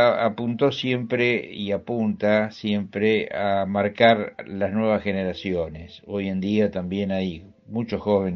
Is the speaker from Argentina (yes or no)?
yes; Argentina; soy bandoneonista argentino y compositor.